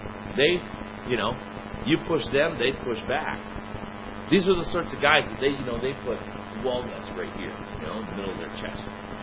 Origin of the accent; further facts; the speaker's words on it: San Felipe, Valparaíso, Chile; I grew up in Chile, in South America. My parents are Canadian, but they went as missionaries to South America. And so I live in this great place called San Felipe.